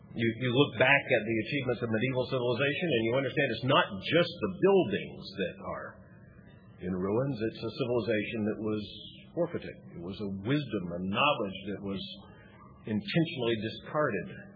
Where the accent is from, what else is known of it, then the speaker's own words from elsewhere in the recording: Florida, United States; born there; I was born in Florida, and there aren't very many of us. And those of us who were born there generally left. But everyone from the north came. But I was born in Central Florida